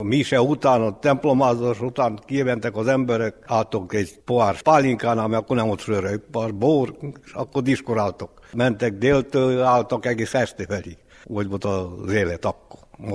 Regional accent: Hungary; Itt születtem, egy szép falu.

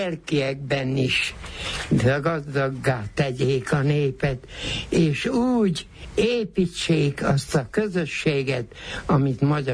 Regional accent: Romania; nekem az, hogy én magyar állampolgár is vagyok, nem csak román, kérem szépen, hiszen magyar vidéken születtem, magyar közösségben éltem le az életemet, magyar közösségben lakok, városra nem költöztem, falura költöztem

